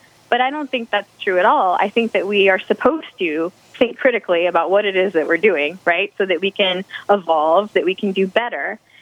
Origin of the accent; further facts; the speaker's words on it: Texas, United States; I come from Texas where I raised chickens and they had a really good life.